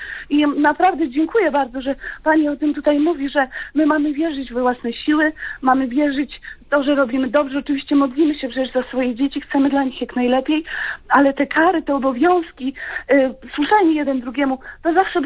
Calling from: Gdynia, Pomeranian Voivodeship, Poland

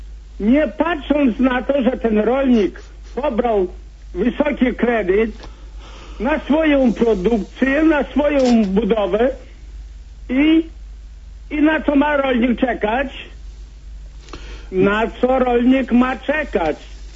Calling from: Podlaskie Voivodeship, Poland; Tak mnie to zainteresowało, że u nas na Podlasiu taka klęska.

